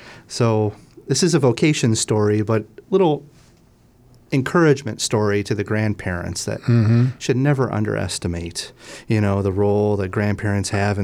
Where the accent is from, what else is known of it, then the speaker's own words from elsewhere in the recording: Madison, Ohio, United States; Well, like you said, I grew up in Madison, Ohio, which is the furthest northeast edge of the Diocese of Cleveland.